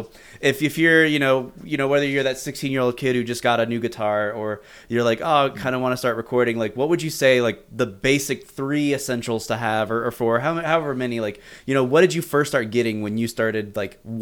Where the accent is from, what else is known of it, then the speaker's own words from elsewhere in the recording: Florida, United States; now in Calgary, California, United States; originally I'm from Florida and I was in a few bands down there.